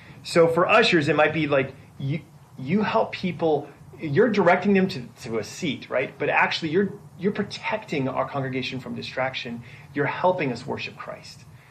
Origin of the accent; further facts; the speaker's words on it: Torrance, California, United States; I'm from Torrance, California, and we also have a flag.